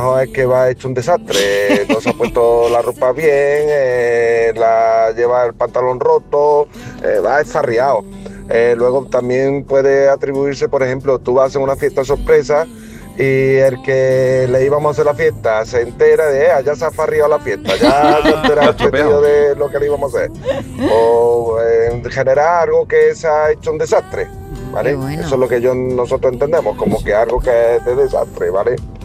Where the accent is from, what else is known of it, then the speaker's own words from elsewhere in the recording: Baena, Andalusia, Spain; yo aquí en la zona del sur de Córdoba, esfarriado, concretamente yo soy de Baena